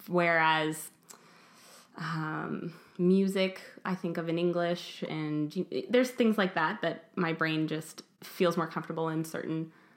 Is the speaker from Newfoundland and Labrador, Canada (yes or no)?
no; Montreal, Quebec, Canada; also born or lived in Vancouver / Finland; I was born in Vancouver, spent a year in Finland, and then we moved to Montreal when I was one.